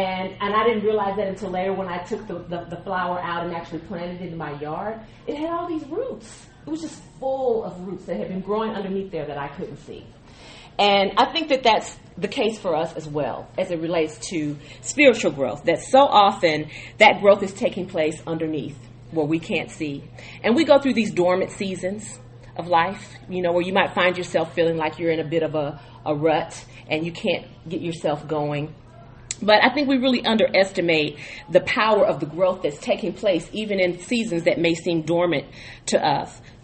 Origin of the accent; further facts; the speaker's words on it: Midwest, United States; I grew up in the Midwest, and if anyone who's ever lived in the Midwest, you know that the winter months are gray, and we go weeks without seeing sun.